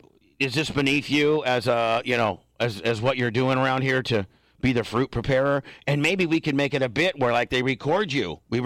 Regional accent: Indiana, United States; I'm from Indiana. I barely graduated high school.

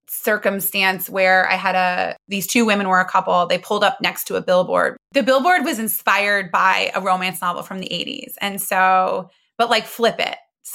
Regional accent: Muncie, Indiana, United States; I'm from Muncie, Indiana, and one of my closest friends, we've known since we were three, also works in marketing.

